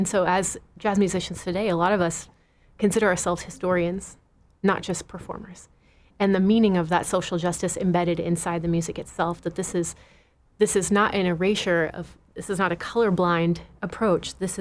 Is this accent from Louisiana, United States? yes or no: no; California, United States; also born or lived in Chicago / Boston; now in Chattanooga, United States; I grew up in California and then moved to Chicago and then moved to Boston and moved to here. So I've lived all over.